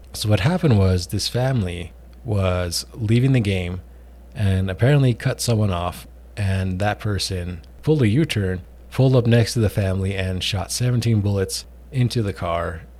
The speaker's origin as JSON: {"language": "English", "region": "New Mexico", "country": "United States", "tie": "born or raised there", "said": "I'm from New Mexico. Well, I live in New Mexico, and I grew up here, but, you know, I love it here."}